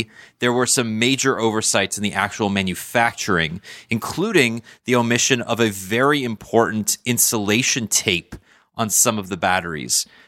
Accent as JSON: {"language": "English", "town": "Toronto", "region": "Ontario", "country": "Canada", "said": "I'm from Toronto, Canada, which is a country above the U.S."}